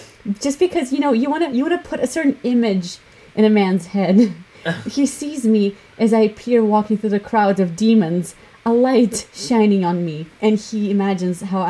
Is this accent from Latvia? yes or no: yes; Latvia; English is a second language; This just reminds me of when I was growing up in Latvia, and, like, obviously all the Eastern European girls and, like, European, like, Latvian girls, they like to dress up a lot.